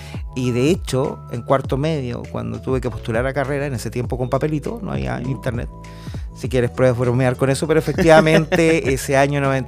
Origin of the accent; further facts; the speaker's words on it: Puerto Montt, Los Lagos, Chile; Nací en Puerto Montt en el 76, nacido, criado, no me he movido de acá.